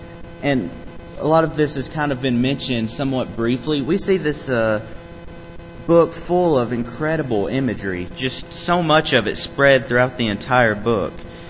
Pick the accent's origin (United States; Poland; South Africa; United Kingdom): United States; McMinnville, Tennessee; As he mentioned … I'm from McMinnville, Tennessee. Went to the Mount Leo congregation.